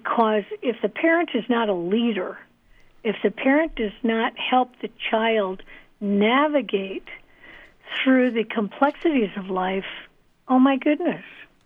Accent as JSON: {"language": "English", "region": "Midwest", "country": "United States", "tie": "born or raised there", "said": "I was raised in the Midwest, born in the 40s"}